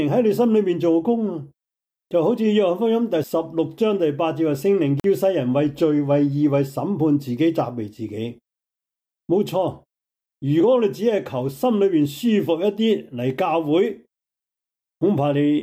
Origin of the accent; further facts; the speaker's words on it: Guangdong, China; 我好抱歉，我国语唔系好流利，但我系广东人。